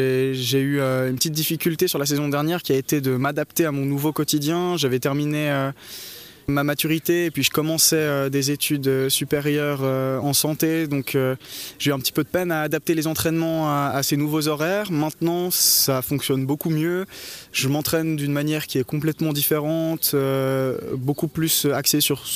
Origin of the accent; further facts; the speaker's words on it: Switzerland; on espère que ça nous aidera un peu géographiquement en tant que Suisse.